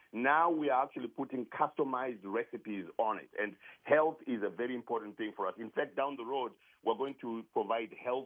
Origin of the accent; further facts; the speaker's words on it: Zimbabwe; now in Charlotte, United States; Yeah, I'm originally from Zimbabwe.